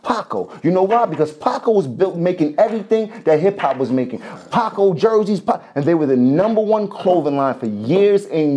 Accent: New York, United States; because I'm not from the middle of the country. I'm from New York.

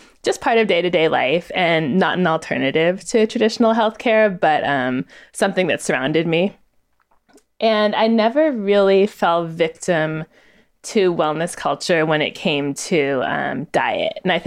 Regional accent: California, United States; I was raised in Northern California by a mom who was a little bit of a former hippie.

